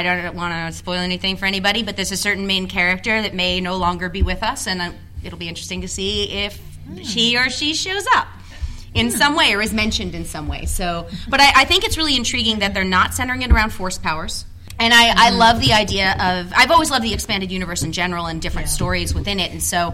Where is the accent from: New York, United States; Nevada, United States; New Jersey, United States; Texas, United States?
New York, United States; now in Louisville, United States; So we grew up in New York, where people aren't always that nice. I lived in Queens for 7 years